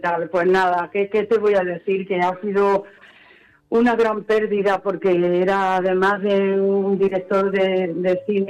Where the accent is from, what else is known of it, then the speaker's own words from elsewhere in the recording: Linares, Andalusia, Spain; Yo hice una taranta de mi tierra, de Linares